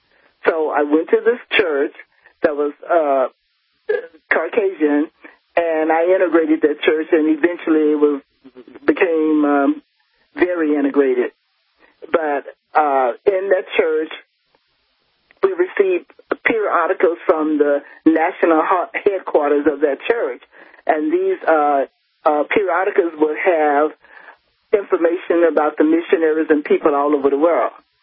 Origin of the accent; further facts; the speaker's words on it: Houston, Texas, United States; I came from Houston, Texas, and I was raised there, and my siblings all still live there. I'm the only one that's no longer there.